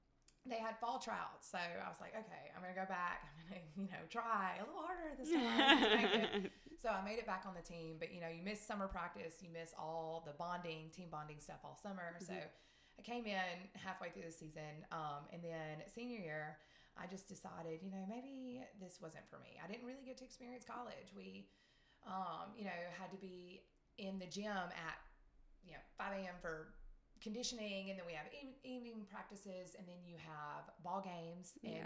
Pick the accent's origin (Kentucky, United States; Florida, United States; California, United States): Kentucky, United States; moved away as an adult; now in Mississippi, United States; and I was born and raised in Kentucky. And I was like, let me go see the world.